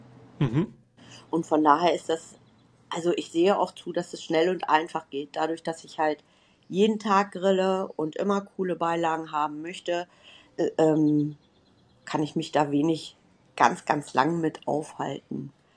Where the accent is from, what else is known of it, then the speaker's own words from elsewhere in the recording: Hanover, Lower Saxony, Germany; ich komme aus Hannover